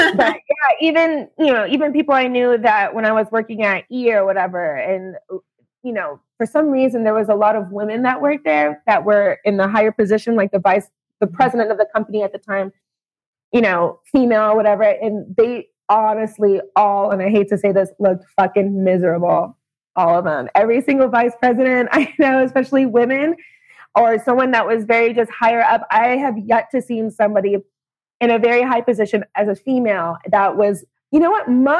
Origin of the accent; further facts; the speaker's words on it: United States; because we are American and we are taught that we are awesome and that we are the best country in the world.